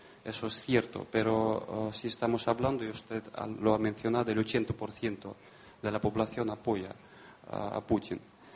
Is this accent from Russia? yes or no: yes; Russia; represento a la embajada de Rusia. Soy ruso.